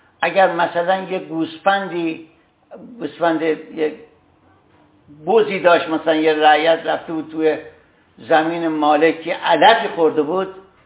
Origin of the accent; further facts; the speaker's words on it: Varamin, Tehran Province, Iran; و اما من حقیر که اهل کجا هستم